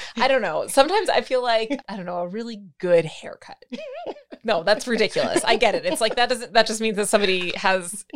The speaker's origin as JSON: {"language": "English", "town": "Philadelphia", "region": "Pennsylvania", "country": "United States", "tie": "born or raised there", "moved": "yes", "said": "I am from Philly and born and raised there, and, you know, also had to move to other areas to find that sense of chosen family and community."}